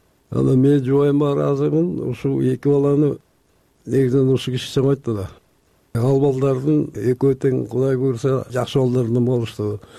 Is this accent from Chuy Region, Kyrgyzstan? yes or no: no; Batken Region, Kyrgyzstan; Ал кезде Баткен областында ошо өзүбүздүн Лейлек районунда болчумун.